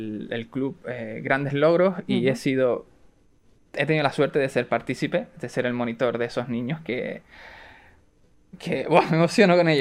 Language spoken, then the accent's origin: Spanish; Puerto del Rosario, Canary Islands, Spain; Puerto Rosario, donde yo nací, pues mi municipio